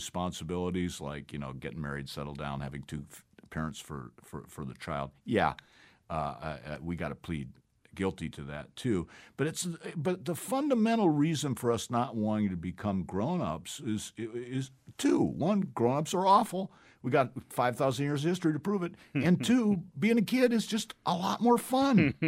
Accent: Toledo, Ohio, United States; I come from the middle of the country. I come from Toledo, Ohio. My family actually did. I looked it up. My family actually did have the median income in the early 50s.

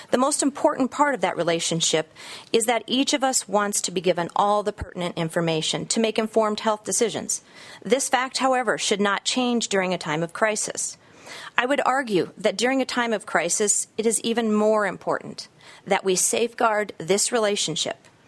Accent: United States; I am from District 20. I've come here today to exercise my free speech rights as an American foremost, but also as a wife, Christian, mother of two college children

